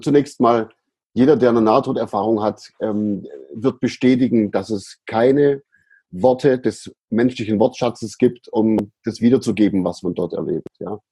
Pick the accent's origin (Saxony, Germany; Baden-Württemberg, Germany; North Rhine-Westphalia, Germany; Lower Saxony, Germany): Baden-Württemberg, Germany; Aidlingen; also born or lived in Sindelfingen; dann sind meine Eltern in den Ort gezogen, der sich Eidlingen nennt. Das ist in der Gegend auch. Und dort habe ich meine Kindheit verbracht